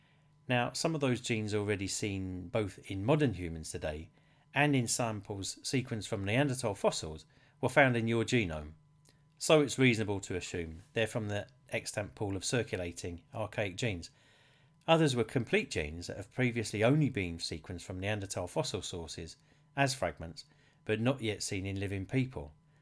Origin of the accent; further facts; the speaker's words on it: London, United Kingdom; my ethnic heritage is visibly African. Southeastern Sudanese, to give it a recent location, although I'm a Londoner born and bred.